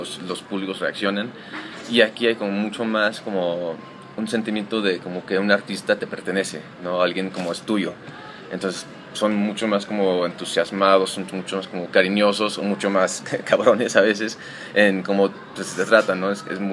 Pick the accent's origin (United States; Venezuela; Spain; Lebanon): United States; also born or lived in Mexico; yo crecí más en Estados Unidos con mi mamá, cuando mis papás se divorciaron